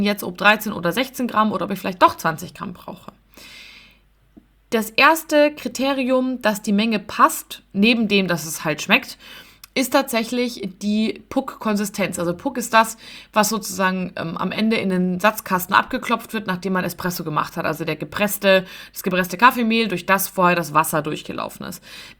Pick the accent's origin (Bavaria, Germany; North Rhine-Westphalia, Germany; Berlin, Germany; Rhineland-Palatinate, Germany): Bavaria, Germany; Munich; ich komme aus München, bin 30 Jahre alt und leite den Vertrieb bei uns im Familienunternehmen bei der Kaffeegruppe in München.